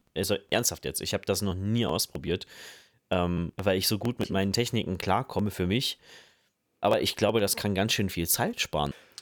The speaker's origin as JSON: {"language": "German", "country": "Germany", "said": "bin Deutscher."}